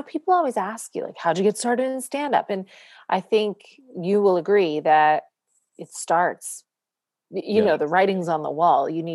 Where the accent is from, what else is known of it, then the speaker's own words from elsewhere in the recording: Canada; I'm a single mom and I'm Canadian